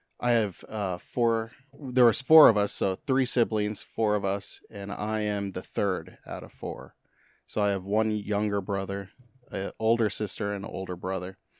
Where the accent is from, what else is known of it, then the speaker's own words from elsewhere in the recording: Kentucky, United States; also born or lived in Florida; I was born in Florida, Central Florida, and then raised in Kentucky, outside Louisville.